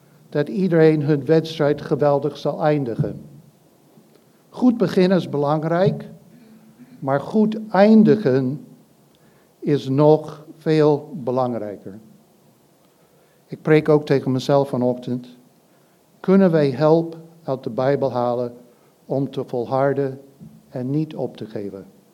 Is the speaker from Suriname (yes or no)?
no; United States; Dutch is a second language; now in Netherlands; Misschien hoort u een accent bij mij. Ik kom uit Amerika